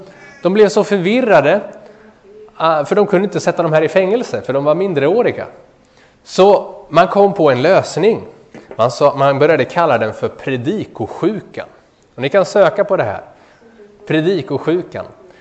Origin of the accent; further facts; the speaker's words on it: Örebro, Örebro County, Sweden; Det är precis utanför mitt barndomshem. Där jag kommer ifrån, utanför Örebro.